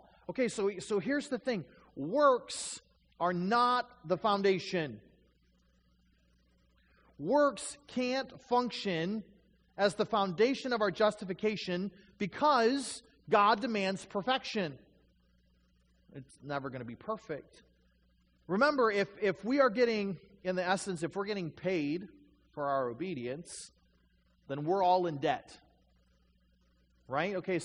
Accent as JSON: {"language": "English", "region": "Michigan", "country": "United States", "tie": "born or raised there", "said": "I grew up in Michigan, and so Traverse City always has the cherry festival."}